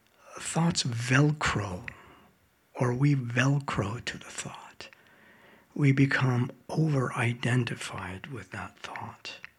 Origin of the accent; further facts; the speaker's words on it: New York City, New York, United States; I was raised in New York City and subways are home to me.